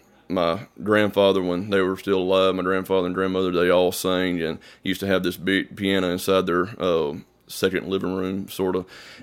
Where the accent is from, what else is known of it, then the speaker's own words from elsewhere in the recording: Eupora, Mississippi, United States; Eupora, Mississippi. It's a little town, maybe 1,000 people at most.